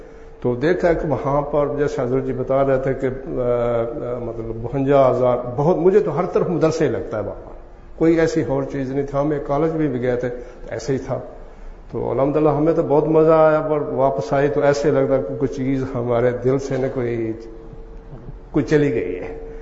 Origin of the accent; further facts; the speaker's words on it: Pakistan; moved away; چونکہ میں بتاتا میں پاکستان سے آیا ہوں, تو مطلب امین بھائی بھی پاکستان سے تھے